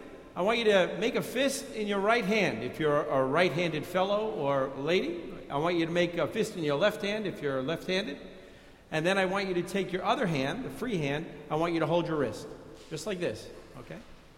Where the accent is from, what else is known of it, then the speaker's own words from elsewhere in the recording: New York, United States; accent: New York; I'm going to use my New York accent to its best ability here.